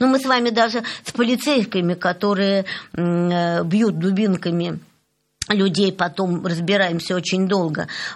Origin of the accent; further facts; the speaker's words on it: Saint Petersburg, Russia; Петербург больше, потому что это мой родной город.